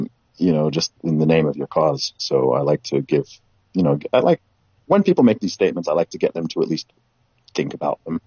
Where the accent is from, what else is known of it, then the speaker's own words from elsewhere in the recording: Saudi Arabia; dude, I grew up in Saudi Arabia.